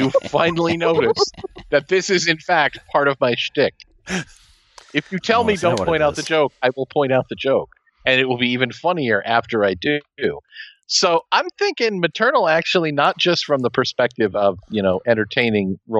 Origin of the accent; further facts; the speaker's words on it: Kansas, United States; I grew up in Kansas, and the thing that we feared more than anything in Kansas was the mythical, probably non-existent catamount.